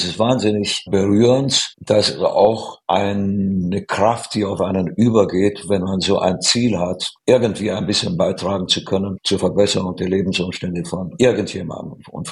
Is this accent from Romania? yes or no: yes; Romania; now in Germany; Es ist meine alte Heimat, nur inzwischen viele Jahre mehr als in Rumänien lebe ich ja in Deutschland und das ist eigentlich jetzt so mein Zuhause und ich bin hier lange schon angekommen